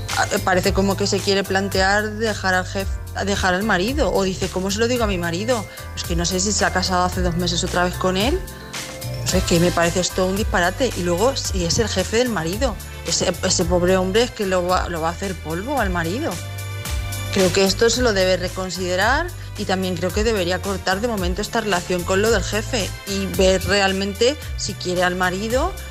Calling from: Albacete, Castilla-La Mancha, Spain; de Albacete.

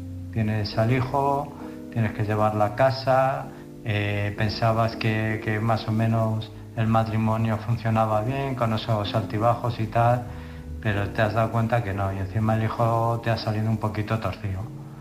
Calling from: Illescas, Castilla-La Mancha, Spain; de Illescas.

